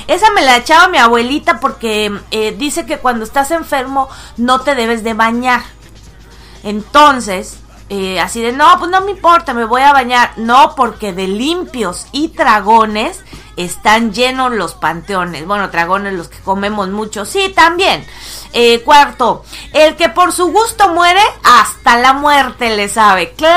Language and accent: Spanish; Mexico; de todo aquello que fuimos y finalmente pues de todo aquello que seguimos siendo los mexicanos.